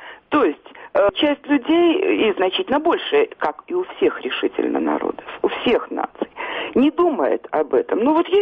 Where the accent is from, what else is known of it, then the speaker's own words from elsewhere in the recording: Belarus; вот мы, белорусы